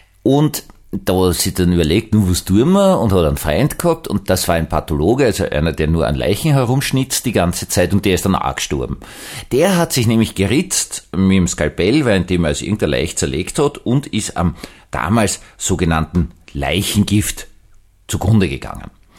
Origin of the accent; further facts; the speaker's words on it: Vienna, Austria; ich bin Wiener.